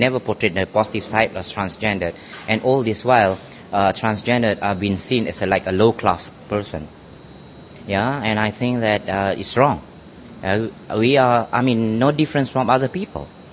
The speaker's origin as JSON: {"language": "English", "country": "Malaysia", "said": "I come from Malaysia, which is a Muslim country"}